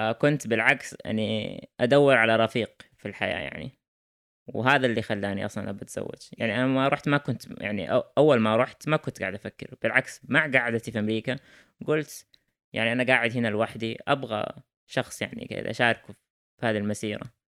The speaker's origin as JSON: {"language": "Arabic", "town": "Riyadh", "region": "Riyadh Province", "country": "Saudi Arabia", "said": "خصوصاً أنا من الرياض، إحنا من الرياض أو يعني عايشين في الرياض"}